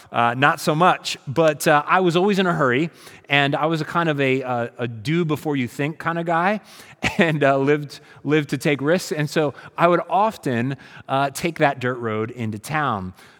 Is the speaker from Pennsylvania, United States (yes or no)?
yes; Molino, Pennsylvania, United States; I grew up in Molino Village in Schuylkill County, Pennsylvania.